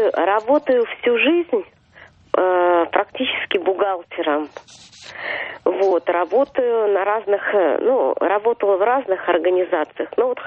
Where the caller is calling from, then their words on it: Moscow, Russia; Да, Москва.